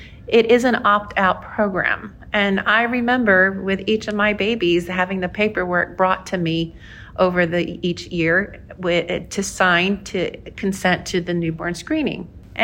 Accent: Alabama, United States; born there; he was born in Pennsylvania and I was born in Alabama.

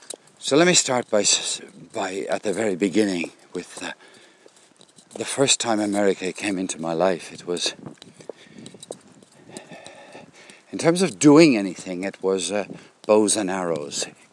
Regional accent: Limerick, Munster, Ireland; it was the world of the Western as a kid, growing up in Limerick

